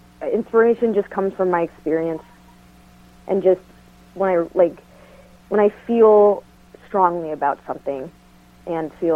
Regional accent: Fort Myers, Florida, United States; Florida. I was born and raised in Florida.

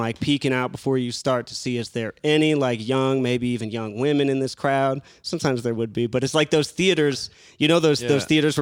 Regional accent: Cheyenne, Wyoming, United States; now in Denver, United States; I've been playing with Denver musicians since before I lived here, of course, growing up in Cheyenne.

